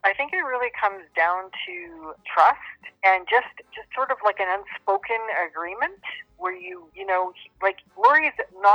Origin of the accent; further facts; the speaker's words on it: Winnipeg, Manitoba, Canada; a house concert in Winnipeg, because it's my hometown.